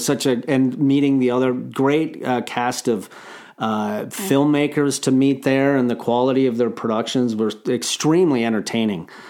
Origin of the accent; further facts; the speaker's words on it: Ontario, Canada; When I'm growing up in Ontario, way north of Toronto